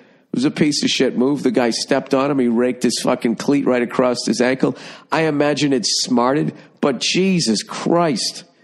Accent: United States; I'm an American.

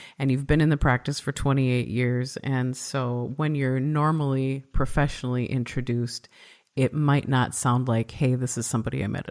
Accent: Midwest, United States; And it turns out we're both from the Midwest, so we immediately bonded over our accents.

